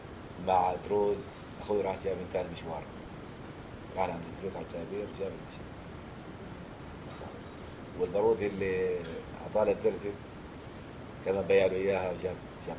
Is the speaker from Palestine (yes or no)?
yes; Palestine; انا فلسطيني